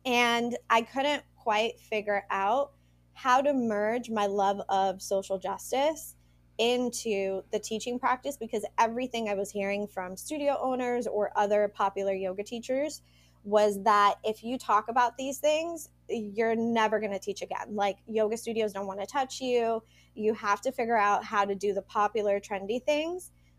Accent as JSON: {"language": "English", "country": "Puerto Rico", "tie": "born or raised there", "said": "raised on the island, was not born on the island, but my parents raised me there. Both of them were born and raised in Puerto Rico."}